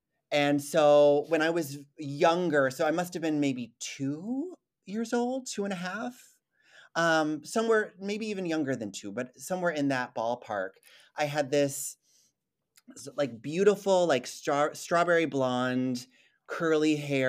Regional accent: Shoreview, Minnesota, United States; I grew up in Shoreview, so that's a northern suburb outside of St. Paul.

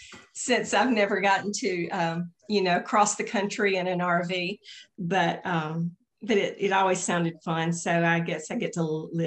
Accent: Alabama, United States; it is kind of patterned after my version of my hometown in North Alabama, just a small town.

